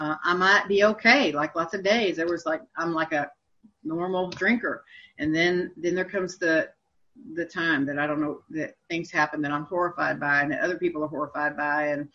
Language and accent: English; Bryan, Texas, United States; also born or lived in College Station; the Brazos Club is the AA club in Bryan College Station, which is my hometown and where I sobered up.